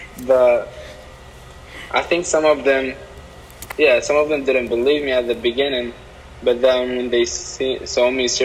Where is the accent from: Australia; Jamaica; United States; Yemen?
Yemen; Ibb, Ibb Governorate; moved away; I grew up in Yemen, in the city Ib.